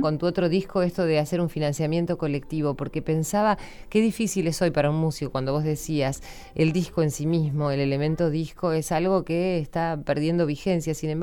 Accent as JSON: {"language": "Spanish", "town": "San Antonio de Areco", "region": "Buenos Aires Province", "country": "Argentina", "tie": "born or raised there", "said": "yo me crié en un pueblo acá en la provincia de Buenos Aires, San Antonio de Areco"}